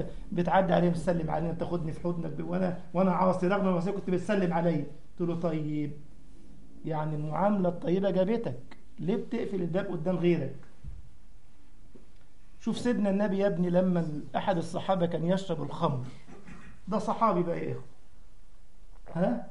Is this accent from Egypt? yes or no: yes; Egypt; يعني اذكر عندنا في مصر